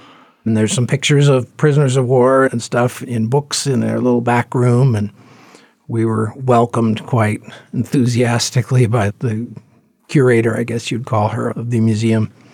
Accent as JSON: {"language": "English", "country": "United States", "said": "but just as an American, it's, you know, service to our country has always meant a lot to me"}